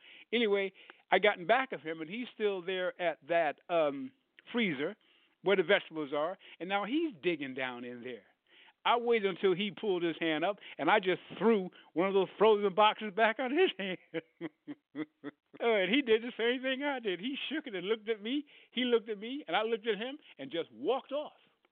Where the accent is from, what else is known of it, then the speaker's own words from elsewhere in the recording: New York, United States; also born or lived in Berlin, Germany; I always say that I grew up in New York and Berlin, Germany, because I had a serious awakening.